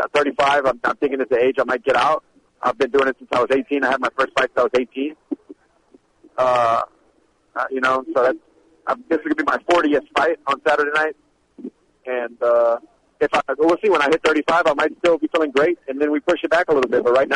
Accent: Lafayette, Louisiana, United States; I am, you know, Louisiana. I'm a Cajun. I love it. I love the community. I love the sense of community there.

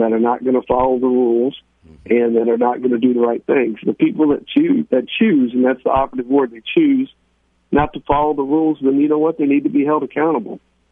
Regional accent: Midwest, United States; Growing up in the Midwest, people that I always looked up to and doing it the right way.

